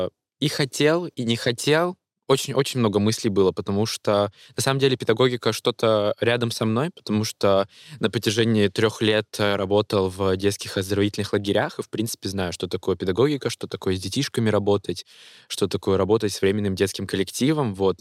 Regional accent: Kaliningrad, Kaliningrad Oblast, Russia; но на всю жизнь я из Калининграда никуда не уеду. Тут морюшка, все родное.

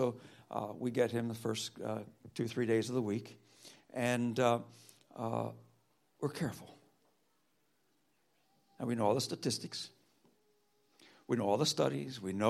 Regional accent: Cuba; I grew up in Cuba, she grew up in Costa Rica

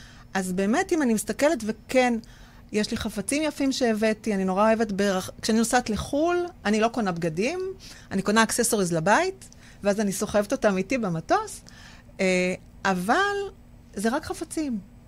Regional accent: Givatayim, Tel Aviv District, Israel; אני גדלתי בגבעתיים, והיה לי חצי חדר קטן, וזו הייתה ממלכה שלי.

